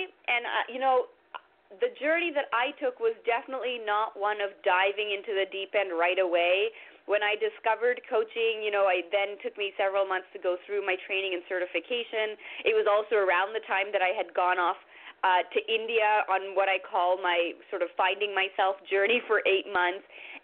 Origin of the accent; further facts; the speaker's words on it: Toronto, Ontario, Canada; I went to the Richard Ivey School of Business in Canada, which is where I'm from Toronto.